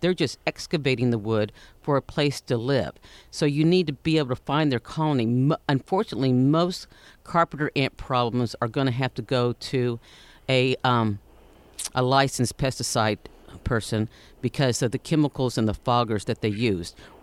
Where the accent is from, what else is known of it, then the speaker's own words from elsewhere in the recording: Wichita Falls, Texas, United States; because I grew up in the Wichita Falls area. And yeah, it's a lot of open ground, a lot of open grounds, low vegetation for sure.